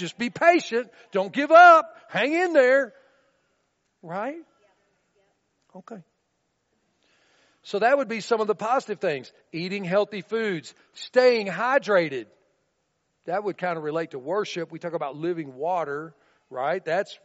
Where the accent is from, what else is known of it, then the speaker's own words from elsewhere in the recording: Tennessee, United States; I grew up in Tennessee. I rode my whole childhood on the fender well of a pickup truck